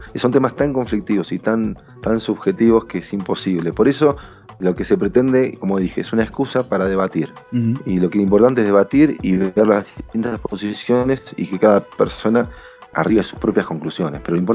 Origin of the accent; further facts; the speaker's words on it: Argentina; por exagerar un poco, como somos argentinos, exageramos siempre